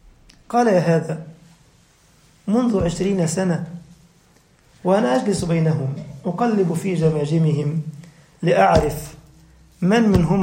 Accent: Egypt; عندنا في مصر يقول لك بيت كامل مش عارف الدفاية ولعت البيت والراجل اتخنق ومات

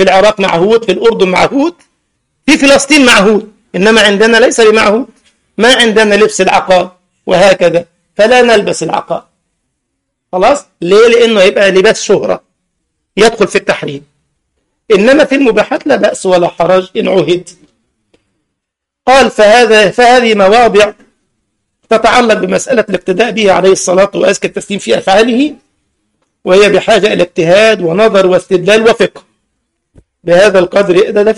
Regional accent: Egypt; انا لست سعوديا ولا بحرانيا، صح، ولست كويتيا ولا قطريا، انا مصري

